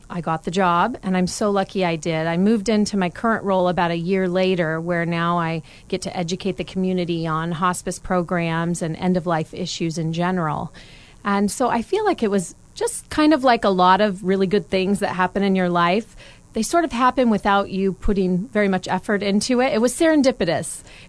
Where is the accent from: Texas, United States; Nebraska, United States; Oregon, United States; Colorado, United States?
Oregon, United States; Salem; I'm originally from Salem, moved away for a little while in my adulthood, then moved back. Always staying on the Northwest.